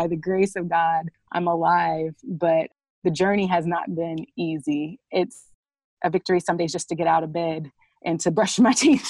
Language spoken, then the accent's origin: English; Oklahoma, United States; I had to learn my value because I grew up in Oklahoma